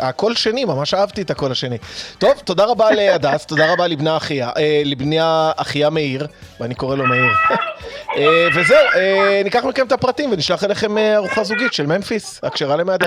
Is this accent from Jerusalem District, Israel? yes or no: yes; Jerusalem, Jerusalem District, Israel; אני כולה ירושלמי